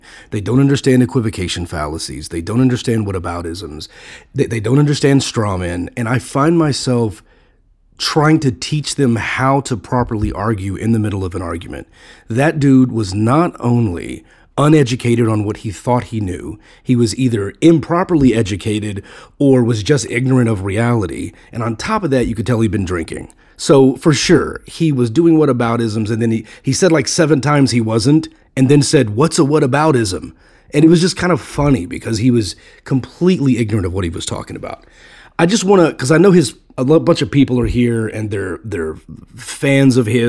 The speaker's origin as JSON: {"language": "English", "region": "Texas", "country": "United States", "tie": "born or raised there", "said": "I grew up in Texas, and I was taught exactly what he's saying."}